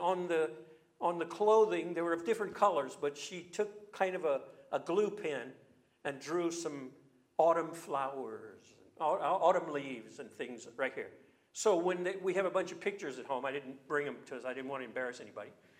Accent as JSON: {"language": "English", "region": "Louisiana", "country": "United States", "tie": "born or raised there", "said": "Midori and I returned to my home state of Louisiana with our sons and her mother."}